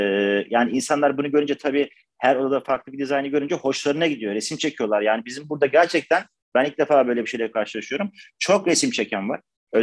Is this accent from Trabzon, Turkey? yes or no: no; Erzurum, Turkey; now in Istanbul, Turkey; Aslen Erzurumluyum. İstanbul'da yaşıyorum.